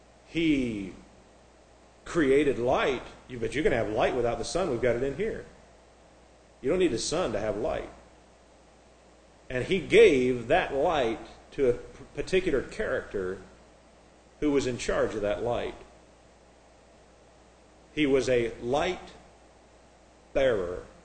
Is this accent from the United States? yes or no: yes; Midwest, United States; They talk about me as a Midwesterner, but it's still the United States.